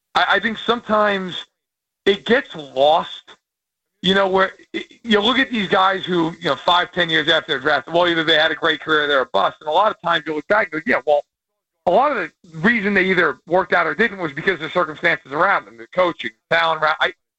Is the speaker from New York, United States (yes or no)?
yes; New York, United States; I grew up in New York. Like, let's be real. It's always a circus in New York.